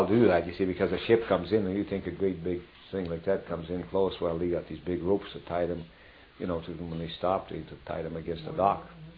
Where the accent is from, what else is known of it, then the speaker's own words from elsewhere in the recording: Canada; Like we're all Canadian.